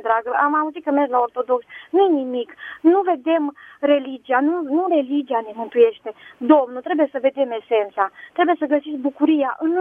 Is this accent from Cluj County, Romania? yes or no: yes; Dej, Cluj County, Romania